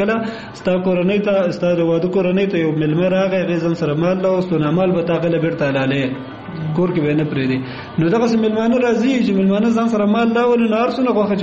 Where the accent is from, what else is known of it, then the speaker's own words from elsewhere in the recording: Kunar, Afghanistan; زه اصلا د کونړ ولایت اوسیدونکو یم